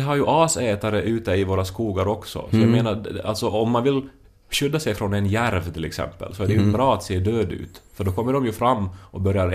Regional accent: Finland; vi finländare

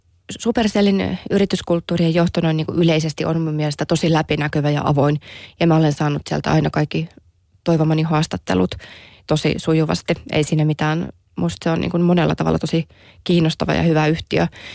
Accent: Toivala, North Savo, Finland; niin kuin itsekin olen kasvanut Pohjois-Savossa pikkukylässä Toivalassa

